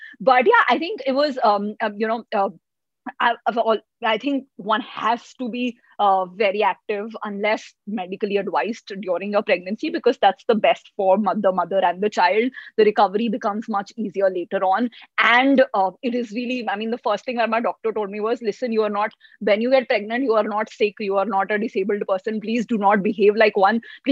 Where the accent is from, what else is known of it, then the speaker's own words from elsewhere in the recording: Delhi, India; now in Mumbai, India; I'm from Delhi, and when I came to Mumbai